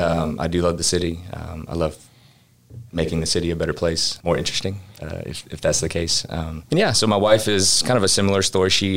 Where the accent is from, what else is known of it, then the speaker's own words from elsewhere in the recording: Alvin, Texas, United States; Yeah. So I was born and raised in Alvin. Loved the city. Alvin High School, graduating class of 2000